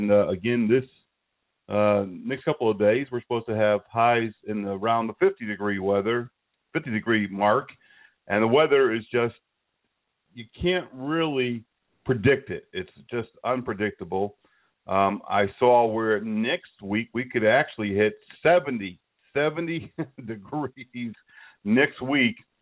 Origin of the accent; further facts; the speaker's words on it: Connecticut, United States; I remember the days when, growing up in Connecticut, I couldn't wait for that snow day